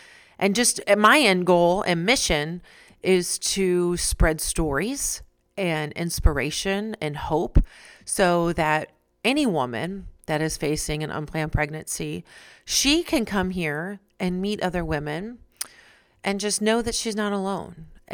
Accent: Missouri, United States; everybody in the state of Missouri, where my home state is

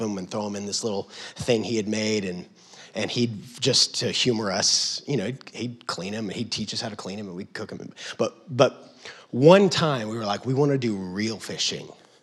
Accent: Lubbock, Texas, United States; I grew up in West Texas. And there's no water out there. It's the desert. And I specifically grew up in a city called Lubbock.

